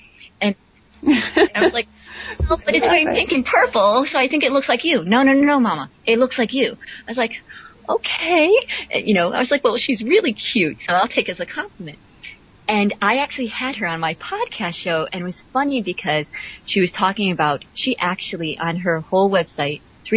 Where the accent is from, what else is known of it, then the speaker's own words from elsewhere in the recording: United States; born there; and my girls also realize I'm American born.